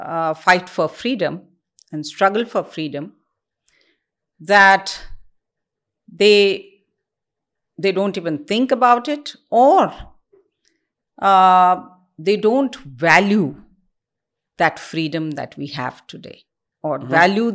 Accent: India; You know, being an Indian helps.

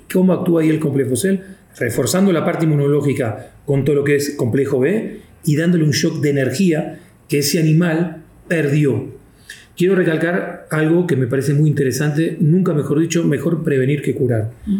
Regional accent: Argentina; Como buen argentino y amante del fútbol, yo hace 25 años vengo hablando

